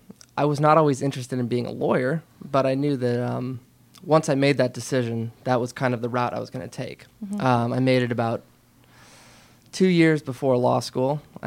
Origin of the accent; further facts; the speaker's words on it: California, United States; I went to Cal State Fullerton, born and raised in Orange County. I've lived here for about 6 or 7 years.